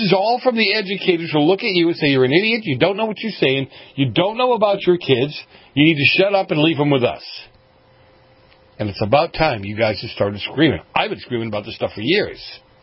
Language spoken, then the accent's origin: English; Boston, Massachusetts, United States; And I'm from Boston, so, you know, sometimes I get a little tired.